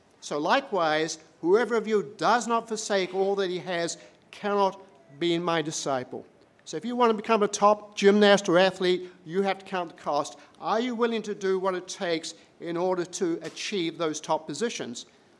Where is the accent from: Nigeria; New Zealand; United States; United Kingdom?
New Zealand; I was born in New Zealand, small town of 2,000 people.